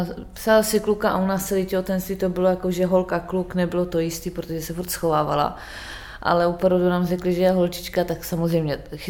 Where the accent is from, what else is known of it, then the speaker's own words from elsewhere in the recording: Poland; now in Horní Bousov, Czechia; Ano, jsem Polka, bydlím tady 10 let.